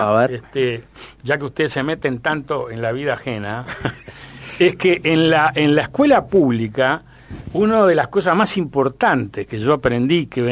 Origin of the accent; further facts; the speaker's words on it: Montevideo, Uruguay; Porque nosotros también somos porteños montevideanos.